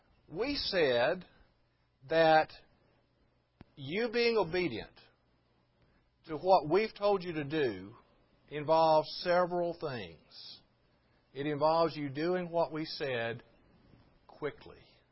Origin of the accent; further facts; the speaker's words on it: Alabama, United States; I'm from Alabama, so I have a hard time saying some of these names.